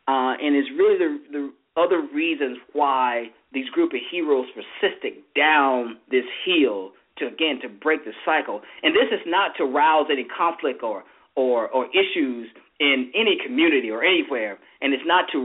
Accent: Greenville, United States; He's an attorney from my hometown in Greenville.

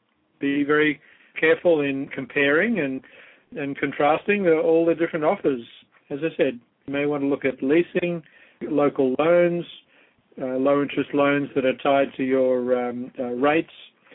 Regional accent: Australia; moved away as an adult; I am from Australia. Well, when

